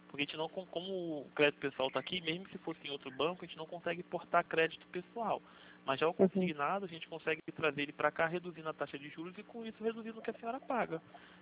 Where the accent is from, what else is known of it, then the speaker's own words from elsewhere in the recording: Rio de Janeiro, Brazil; sou do Rio de Janeiro, de Vila Isabel.